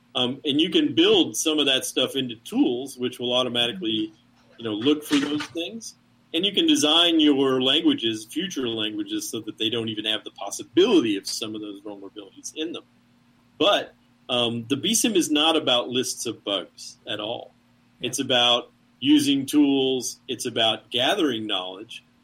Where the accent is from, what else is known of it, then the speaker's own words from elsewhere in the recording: Tennessee, United States; I lived halfway between Kingsport and Johnson City when I was a kid.